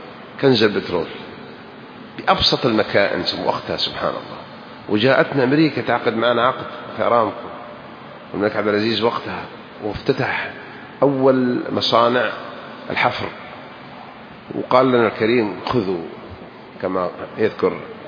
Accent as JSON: {"language": "Arabic", "country": "Saudi Arabia"}